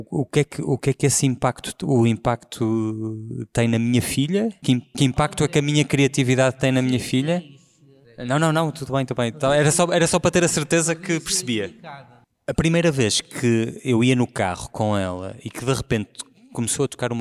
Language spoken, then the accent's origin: Portuguese; Porto, Portugal; É a minha casa, é o Porto, porque tenho uma ligação muito próxima, muito visceral à cidade onde cresci, ao povo que me compõe.